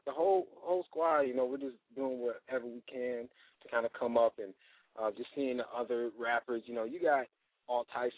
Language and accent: English; Fort Worth, Texas, United States; Where I grew up, man, I grew up in Fort Worth, Texas, man, like right next to Tarrant County